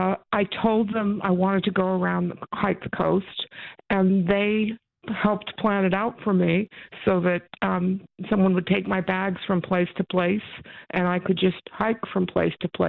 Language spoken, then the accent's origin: English; California, United States; Like the protagonist in the novella, I was from California, which is about as far away from this part of the world as you can be.